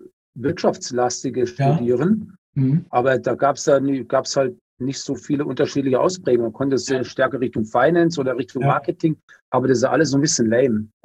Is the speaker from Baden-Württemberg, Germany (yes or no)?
no; Coburg, Bavaria, Germany; ich selber habe nie in Freiburg gelebt, aber meine ganze Verwandtschaft, Familie ist aus Freiburg und ich bin in Coburg, also in Oberfranken, aufgewachsen.